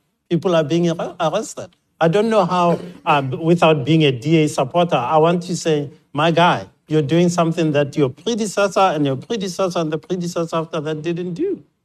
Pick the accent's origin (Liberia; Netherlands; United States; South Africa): South Africa; Pretoria, Gauteng; I come from Pretoria.